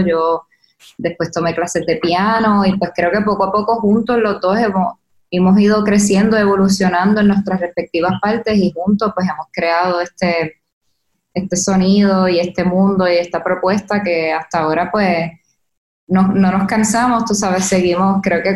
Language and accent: Spanish; Puerto Rico; Sabes que Puerto Rico es tan hermoso, pues también lo queríamos poner